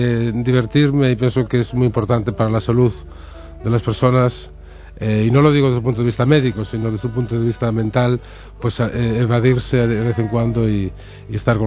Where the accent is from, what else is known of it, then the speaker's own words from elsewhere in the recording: Dena, Galicia, Spain; Bueno, es un pueblo que se llama Dena, que está en la provincia de Pontevedra, en Galicia, y que ahora pues ha crecido, pero cuando yo era joven o cuando yo era más niño, era un pueblo perdido.